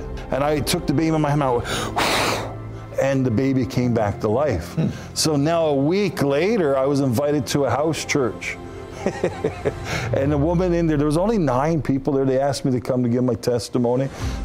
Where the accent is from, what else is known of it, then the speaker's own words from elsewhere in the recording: Canada; I'm from Canada, guys, and it's still winter.